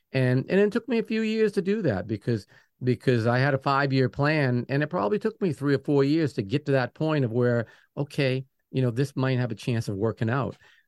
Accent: Maine, United States; because I'm originally from Maine, and Maine's a place that you've got to want to be there

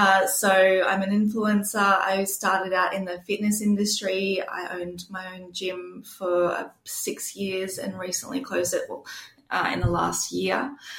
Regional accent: Gold Coast, Queensland, Australia; So I'm from the Gold Coast.

